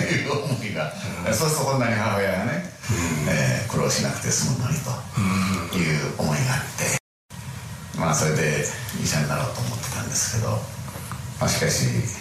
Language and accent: Japanese; Tokyo, Japan; born there; 私はね、生まれ落ちたのは東京なんですよ。